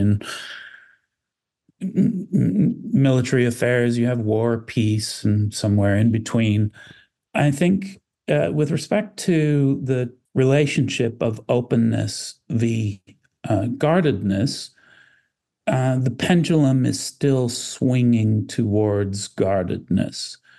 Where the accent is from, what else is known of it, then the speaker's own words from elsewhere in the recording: Canada; I'm speaking to you as a Canadian